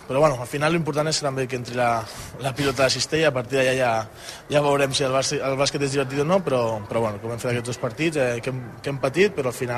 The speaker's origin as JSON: {"language": "Catalan", "town": "Badalona", "region": "Catalonia", "country": "Spain", "said": "Al final tampoc canvia molt per mi, al final soc de Badalona, així que m'he desplaçat poquet."}